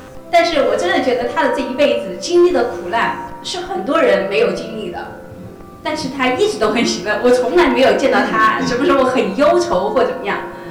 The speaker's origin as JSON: {"language": "Chinese", "town": "Wuhan", "region": "Hubei", "country": "China", "tie": "born or raised there", "said": "我的家乡武汉也仍然处在封城的状态下，"}